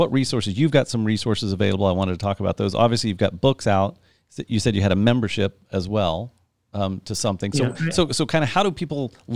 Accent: Midwest, United States; as I grew up in the Midwest

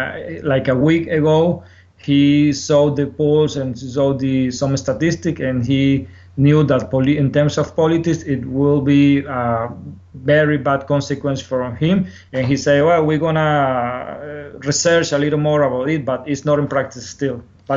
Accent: San Cristóbal, Táchira, Venezuela; English is a second language; And by the way, in El Táchira, we are originals from San Cristóbal.

